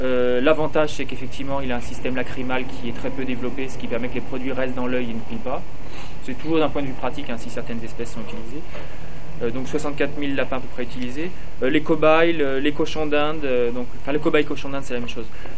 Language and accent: French; Strasbourg, Grand Est, France; Voilà, donc moi je viens de Strasbourg